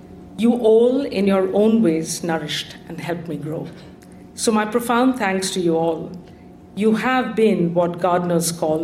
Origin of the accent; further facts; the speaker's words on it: London, United Kingdom; And as a Londoner, the London Underground inspires me every day as a space for civic cultivation.